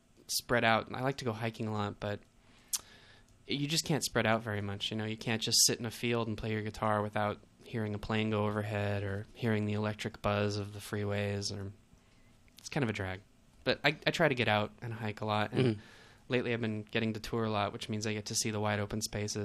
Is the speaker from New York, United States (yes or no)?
no; Idaho, United States; now in Los Angeles, United States; Well, I grew up in Idaho.